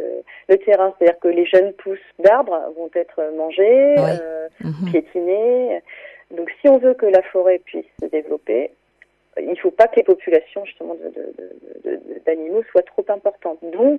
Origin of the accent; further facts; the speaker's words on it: Tours, Centre-Val de Loire, France; Bon, moi, je suis de Touraine, je suis originaire de Tours.